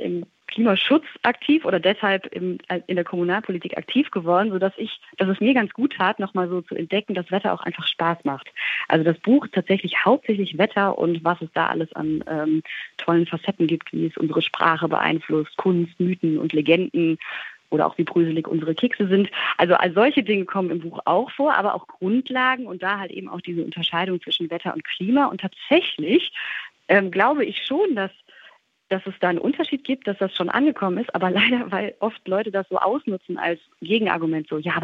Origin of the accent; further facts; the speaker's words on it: United States; ich bin in den USA groß geworden und da zählt man Frauen nicht mehr